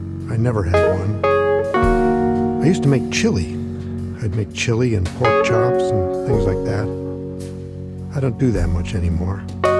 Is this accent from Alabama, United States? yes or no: no; Texas, United States; I grew up in Texas.